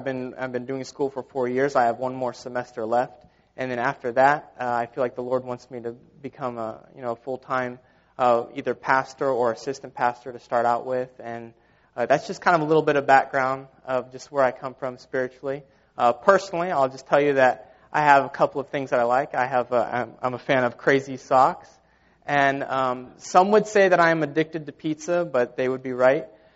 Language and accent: English; Bryson City, North Carolina, United States; also born or lived in Florida; Whenever I was born in Florida, whenever I was 6 years old, my family moved to North Carolina, to Bryson City, North Carolina. And we lived there for some time